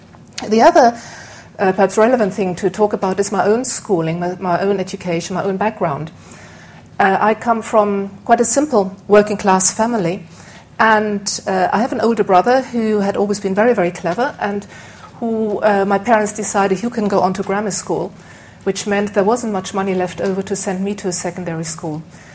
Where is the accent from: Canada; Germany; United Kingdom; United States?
Germany; accent: German and Scottish twang; As you can hear from my background, I'm not Scottish, although I tend to talk, if I had a glass or two of wine, with a mixture of a German and Scottish twang